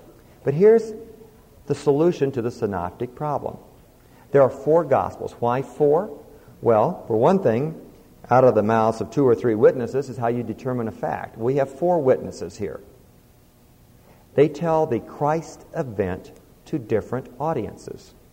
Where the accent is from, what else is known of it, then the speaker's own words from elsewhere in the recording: Boulder, Colorado, United States; When I was a kid, growing up in Boulder, Colorado, we had one ritual that never varied.